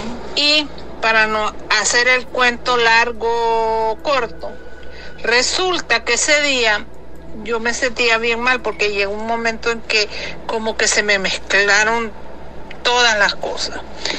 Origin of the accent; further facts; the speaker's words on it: Honduras; now in Miami, United States; Y soy de Honduras, viviendo en Estados Unidos.